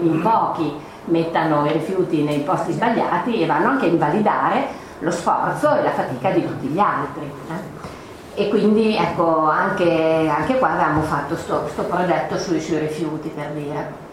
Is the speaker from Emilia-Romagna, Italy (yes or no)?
yes; Parma, Emilia-Romagna, Italy; Io sono di Parma, abbiamo avuto questa grande polemica sull'inceneritore